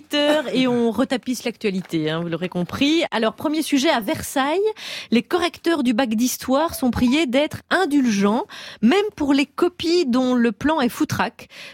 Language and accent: French; Belgium; nous sommes belges